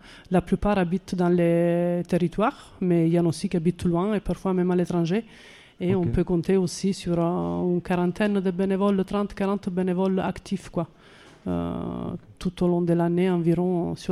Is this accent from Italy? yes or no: yes; Italy; French is a second language; moi je suis italienne